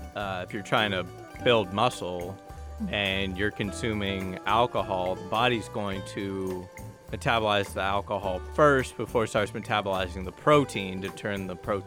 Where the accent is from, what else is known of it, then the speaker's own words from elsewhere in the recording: California, United States; A big thing I've noticed is I'm from California, and they legalized marijuana.